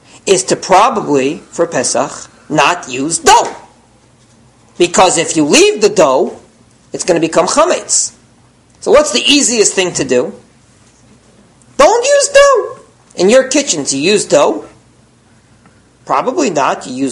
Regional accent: New York, United States; Anyway, now you can see I come from New York. I'm very aggressive.

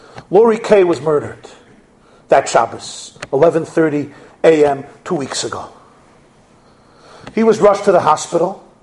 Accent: Brooklyn, New York, United States; I grew up in Brooklyn.

